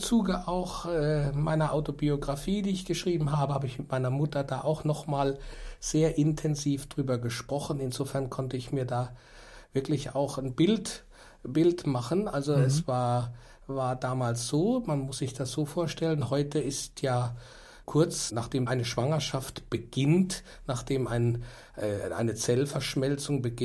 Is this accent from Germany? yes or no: yes; Landau in der Pfalz, Rhineland-Palatinate, Germany; ich komme aus Landau in der Pfalz